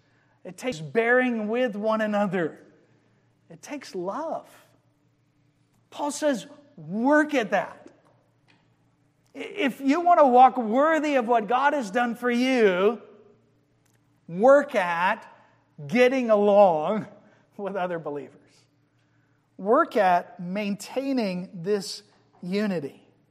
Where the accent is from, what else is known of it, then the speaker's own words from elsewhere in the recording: Georgia, United States; And I grew up in Georgia, where there are grass and water and lakes and trees everywhere.